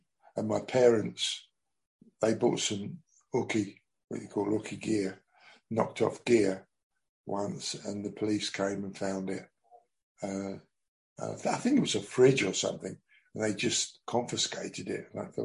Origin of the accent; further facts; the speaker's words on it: London, United Kingdom; it was growing up in the East End of London that gave me the tougher side. I think I wasn't a country boy.